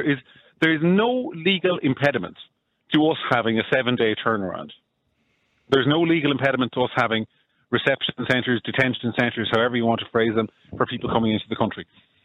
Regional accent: Ireland; We, as an Irish state, will no longer be able to say, this is the number of people we're accepting into our country this year.

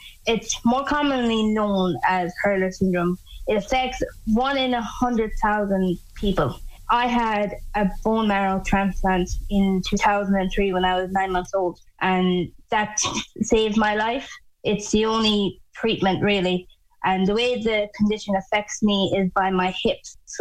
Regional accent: Athenry, Connacht, Ireland; I am an Irish traveller and a wheelchair user from Athenry in County Galway.

